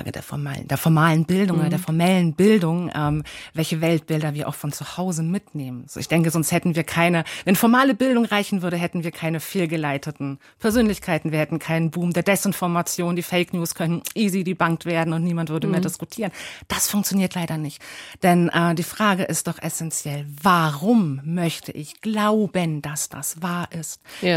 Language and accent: German; Germany; born there; meine Familie hat einen Migrationshintergrund. Ich bin die erste Generation, die in Deutschland geboren wurde.